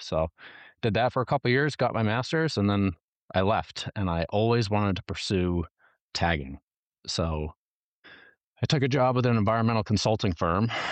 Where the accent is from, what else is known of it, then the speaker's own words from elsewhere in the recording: Danbury, Connecticut, United States; So I grew up in Danbury, Connecticut. It's all the way on the western edge of Connecticut, right on the New York border.